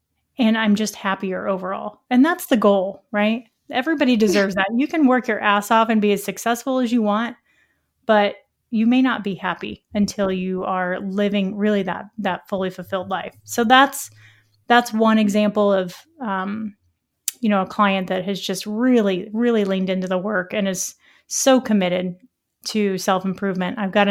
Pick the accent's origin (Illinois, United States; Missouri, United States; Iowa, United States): Missouri, United States; he's from Missouri, which again, I'm from Missouri.